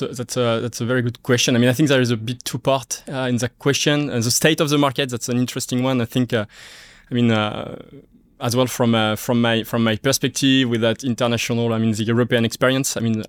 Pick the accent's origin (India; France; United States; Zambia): France; English is a second language; now in Australia; So I'm originally from France, so maybe you will notice an accent. Very subtle. But yeah, I've been working in Australia for the past 3 years.